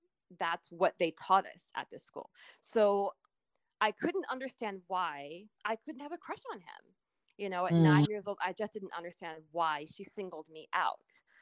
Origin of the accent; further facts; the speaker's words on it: Juneau, Alaska, United States; I've had to come to terms with the fact that growing up in Juneau, I wanted to be white.